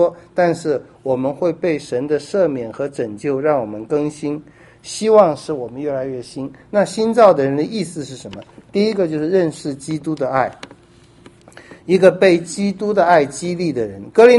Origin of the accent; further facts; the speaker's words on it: Taiwan; 这我从台湾来的